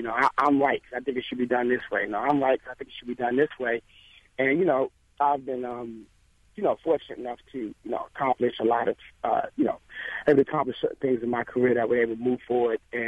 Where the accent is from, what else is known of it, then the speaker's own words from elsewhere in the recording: Washington, District of Columbia, United States; now in Los Angeles, United States; Well, I'm originally from Washington, D.C. I currently live in Los Angeles.